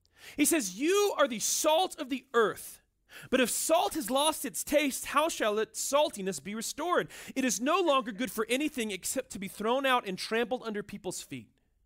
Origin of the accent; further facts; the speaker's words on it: Mobile, Alabama, United States; born there; I was born in the Deep South. I was born in Mobile, Alabama.